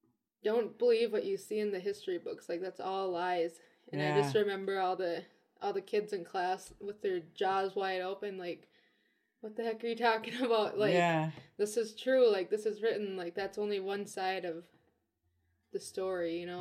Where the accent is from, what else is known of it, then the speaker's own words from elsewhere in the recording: Detroit Lakes, Minnesota, United States; growing up in Detroit Lakes, there's not a lot of involvement. We usually got to travel to the res, like, or wherever the powwows are, you know.